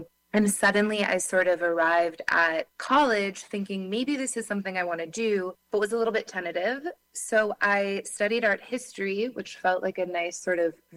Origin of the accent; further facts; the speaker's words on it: Boston, Massachusetts, United States; now in Paris, France; So I live in Paris now, but I grew up in Boston.